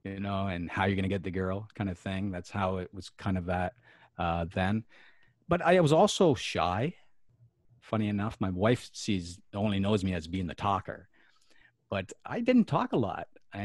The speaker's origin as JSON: {"language": "English", "region": "Nova Scotia", "country": "Canada", "tie": "born or raised there", "said": "I wasn't born there. I was born in Cape Breton Island, I'm an island boy, over in Nova Scotia there on the East Coast, where people talk a lot faster, and you definitely know there's an accent there."}